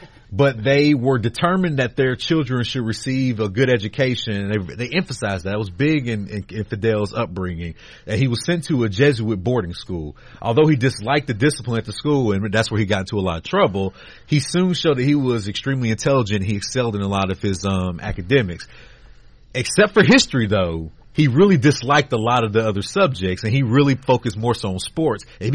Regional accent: the South, United States; especially growing up in the Southern Christian South that I grew up in.

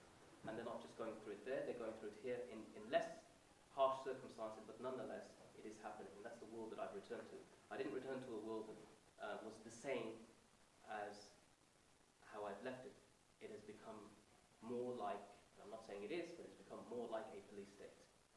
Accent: United Kingdom; growing up in Britain in the 70s and the 80s, and what it's like to go through that process of being an Asian immigrant, second generation

